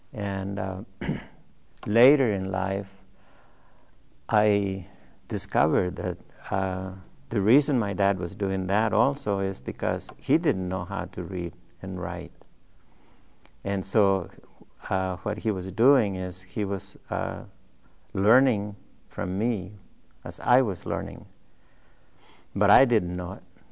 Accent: Ozuluama, Veracruz, Mexico; I was born in Osuluama, Veracruz, Mexico. January 27 of 1925.

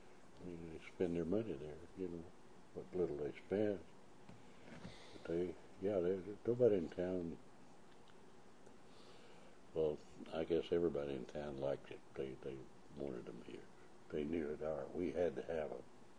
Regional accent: Alabama, United States; And there where I live, was born and raised in Alabama, we were never taught that anything bad about the black people.

